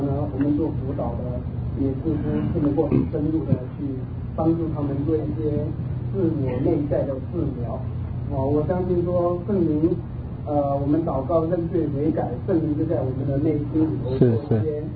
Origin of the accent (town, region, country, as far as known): China